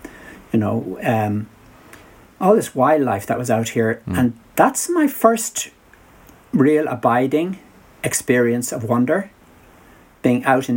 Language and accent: English; Malahide, County Dublin, Ireland; Well, I grew up in North Dublin, and my mom and dad had built a new house out well past the suburbs, past the Greenbelt around Dublin City, which was a small city at the time.